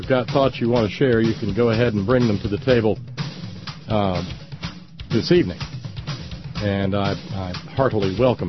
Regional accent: Appalachia, United States; I'm a hillbilly. I'm an Appalachian. I'm an Appalachian American.

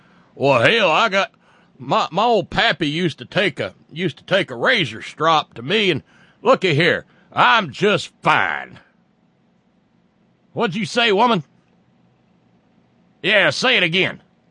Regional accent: Alabama, United States; I was very fortunate growing up in Alabama to grow up in what was at the time, for a place in the Deep South, a rather progressive place.

